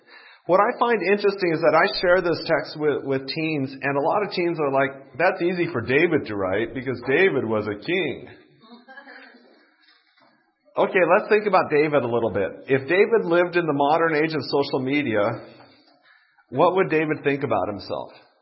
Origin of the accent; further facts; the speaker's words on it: Japan; We've traveled in China quite a bit. I grew up in Japan.